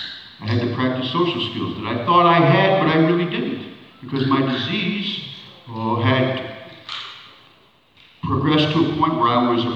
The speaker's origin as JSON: {"language": "English", "region": "Midwest", "country": "United States", "tie": "born or raised there", "said": "No, and I come from the Midwest. I grew up in the Midwest, where it's now, you know, Trumpistan and all that other, you know."}